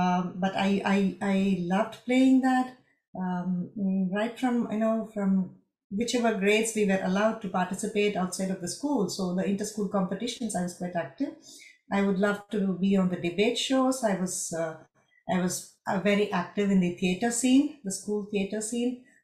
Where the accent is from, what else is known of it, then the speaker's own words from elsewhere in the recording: Madurai, Tamil Nadu, India; first language Tamil; English is a second language; now in Chennai, India; because in Tamil Nadu, in growing up in Madurai, we were very comfortable talking in our mother tongue, Tamil, and moving to Chennai, and it was not very easy.